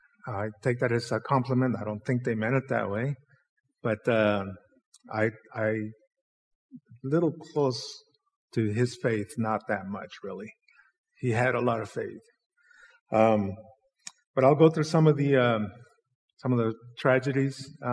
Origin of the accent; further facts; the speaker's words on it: Mexico; also born or lived in Texas, United States; now in Idaho, United States; That's why he's my friend. But I grew up in Mexico. We lived there 12 years of my life. I moved to the States, and I've been in Idaho since 71.